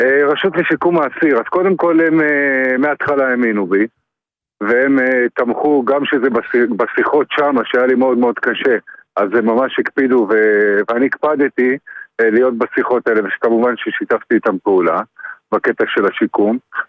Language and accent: Hebrew; Ashkelon, Southern District, Israel; now in Nir Yisrael, Israel; גדלתי באשקלון.